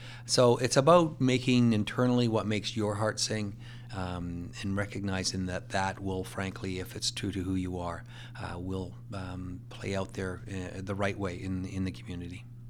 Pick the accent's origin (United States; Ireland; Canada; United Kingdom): Canada; Kamloops, British Columbia; I was born and raised in Kamloops, and I wanted to go to university.